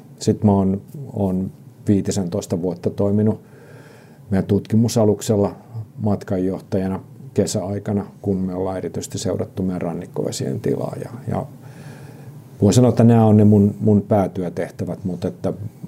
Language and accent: Finnish; Kotka, Kymenlaakso, Finland; mä oon Kotkasta kotoisin ja viettänyt lapsuuden kesät Itämeren rannalla